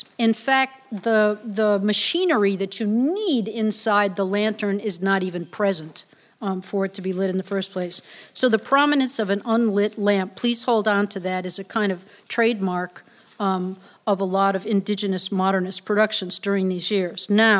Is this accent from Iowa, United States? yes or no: no; Chicago, Illinois, United States; I'm using one of Chicago, my hometown, one of Chicago's favorite pictures as the sort of exemplum virtutis.